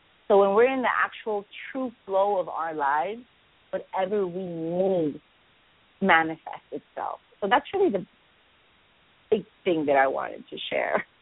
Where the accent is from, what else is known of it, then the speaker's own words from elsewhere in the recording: Boston, Massachusetts, United States; And as a little girl growing up in Boston and the big Irish festival, I always dreamt of going to the big, big one